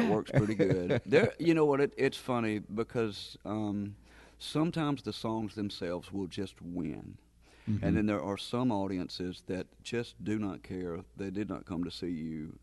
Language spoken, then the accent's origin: English; Mississippi, United States; Well, I'm from Mississippi, first of all, so that's the main